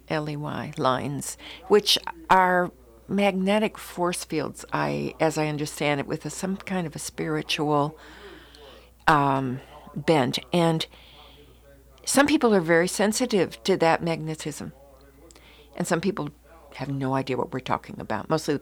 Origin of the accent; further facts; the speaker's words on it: Illinois, United States; Actually, to be exact, I'm from the Chicago area, born and raised on the lake, and small town, tiny town, and went off to go to art schools, Midwestern art schools.